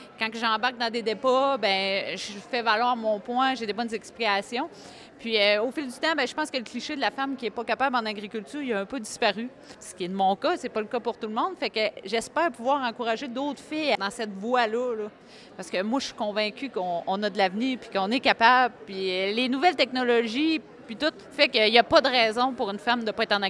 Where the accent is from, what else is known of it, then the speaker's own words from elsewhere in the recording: Sainte-Florence, Quebec, Canada; Je viens de Sainte-Florence, dans la vallée de la Matapédia.